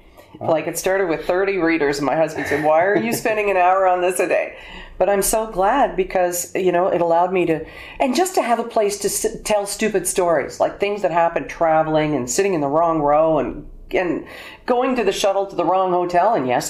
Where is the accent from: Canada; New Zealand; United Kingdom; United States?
Canada; Alberta; born there; also born or lived in Toronto; I was born in Alberta. The West has always had a great call for us both.